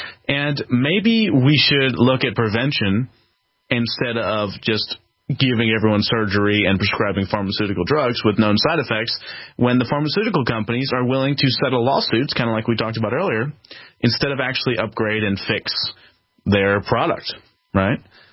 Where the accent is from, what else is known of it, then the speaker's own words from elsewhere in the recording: Philadelphia, Pennsylvania, United States; I'm growing up on the East Coast in Philadelphia, in the city where no one has a gun.